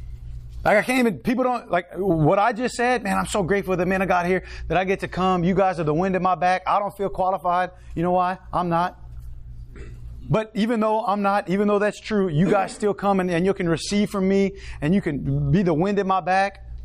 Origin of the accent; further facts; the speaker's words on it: Cecilia, Louisiana, United States; Like, I'm from Cecilia. The other pastors, they give me a hard time. But I'm like, I ride it. I'm like, I'm the only Cajun one here, bro.